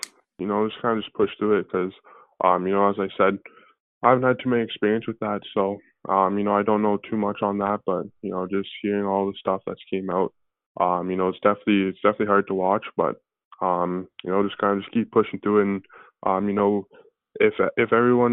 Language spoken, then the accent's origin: English; Newmarket, Ontario, Canada; I've been lucky enough in my young hockey career and, just growing up in Newmarket and, and all my friends.